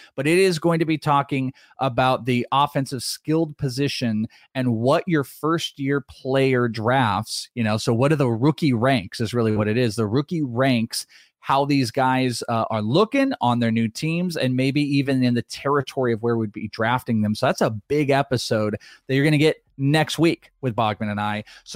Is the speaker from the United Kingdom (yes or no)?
yes; Wales, United Kingdom; I'm Welsh.